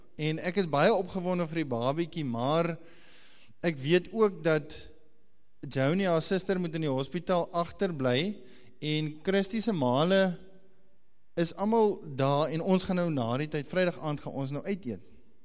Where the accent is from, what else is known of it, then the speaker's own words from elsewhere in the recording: Namibia; Nou ek kom van Namibia af, en ek eet regte vleis.